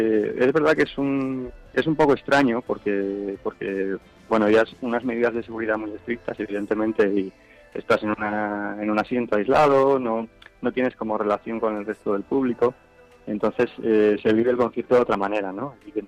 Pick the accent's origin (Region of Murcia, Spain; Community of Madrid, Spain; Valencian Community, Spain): Community of Madrid, Spain; Aranjuez; Nosotros somos de Aranjuez, de toda la vida.